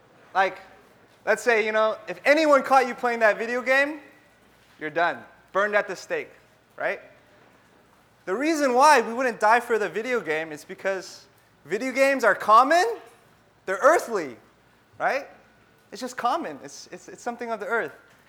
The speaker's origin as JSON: {"language": "English", "region": "West Coast", "country": "United States", "tie": "born or raised there", "lives_now": "Boston, United States", "said": "just a little bit about myself. I grew up on the West Coast pretty much all my life. And some people call the West Coast Best Coast, but I don't know. I've moved to Boston about 5 years ago."}